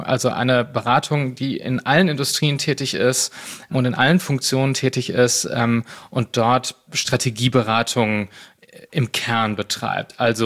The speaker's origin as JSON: {"language": "German", "town": "Cologne", "region": "North Rhine-Westphalia", "country": "Germany", "said": "weil ich bin Kölner und Rheinländer und als Kölner trägt man immer sein Herz auf der Zunge"}